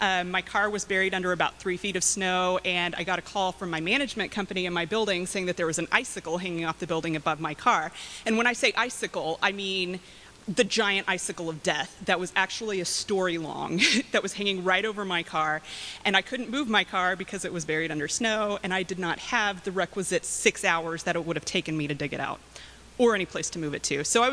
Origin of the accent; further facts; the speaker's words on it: Texas, United States; Now, I'm from West Texas, so you can imagine that that was a bit of a shock for me.